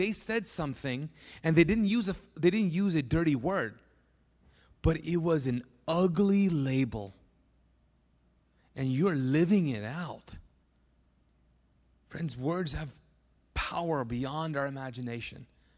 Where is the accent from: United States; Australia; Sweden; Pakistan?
Pakistan; first language Urdu; English is a second language; Well, I think part of it was because he's Pakistani and I'm Pakistani.